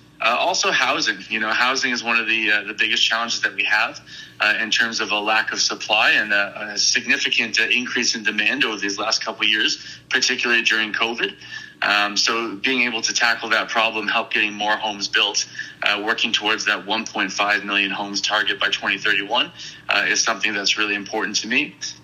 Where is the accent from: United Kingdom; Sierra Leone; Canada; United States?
Canada; Belleville, Ontario; also born or lived in Kingston; I bought a home here in Belleville, kind of came back to my hometown after going out to and getting educated in Kingston